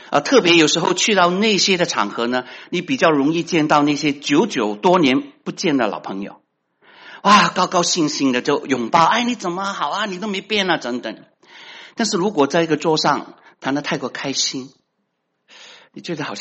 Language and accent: Chinese; China